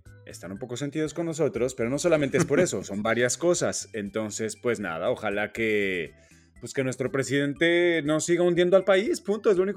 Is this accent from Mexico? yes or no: yes; Mexico; pero es que así somos los mexicanos